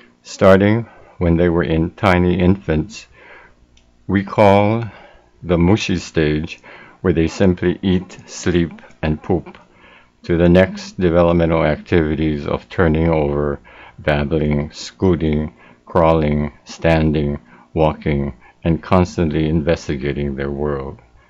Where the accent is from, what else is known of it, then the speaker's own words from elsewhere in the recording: Aiea, Hawaii, United States; I was born in Kona, grew up in Aiea, attended public school, graduating from university high school.